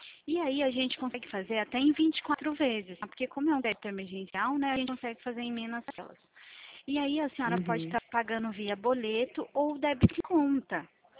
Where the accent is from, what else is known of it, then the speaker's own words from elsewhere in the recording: São Paulo, Brazil; Eu sou aqui do interior de São Paulo.